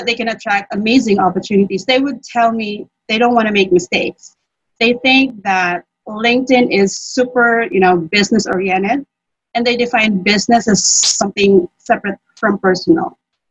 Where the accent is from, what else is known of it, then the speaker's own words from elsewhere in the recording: Manila, Metro Manila, Philippines; also born or lived in Baguio City; now in Angeles City, Philippines; I'm a Filipino, so from the Philippines. I'm Tagalog. I grew up in Manila. I studied in Baguio City. And have been living here in Angeles City, Pampanga for a couple of decades.